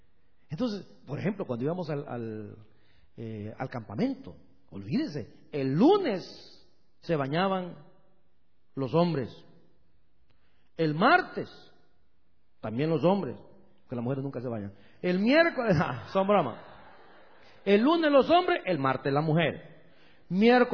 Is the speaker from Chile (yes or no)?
no; El Salvador; moved away; en mi país, en El Salvador, quiero hablar de mi país.